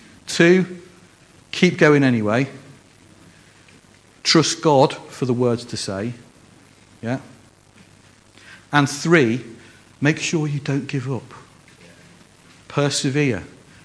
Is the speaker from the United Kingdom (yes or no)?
yes; Liverpool, North West England, United Kingdom; accent: Scouse; If you've not guessed already, I'm a northerner. I'm actually a Scouser. That's where that weird accent comes from. That's why you're getting her and burr and furries and all that kind of stuff. I've moved around a lot, but I'm from the north, right?